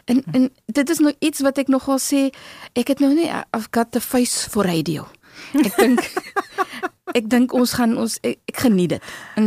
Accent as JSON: {"language": "Afrikaans", "town": "Walvis Bay", "region": "Erongo", "country": "Namibia", "lives_now": "Stellenbosch, South Africa", "said": "My hart sal altyd in Namibia bly, altyd in Walvisbaai bly. In Narwal, my woonbuurt waar ek vandaan kom. So, dis waar my hart is, maar ek is so lief vir Stellenbosch en ek dink ek gaan nie wegtrekkie."}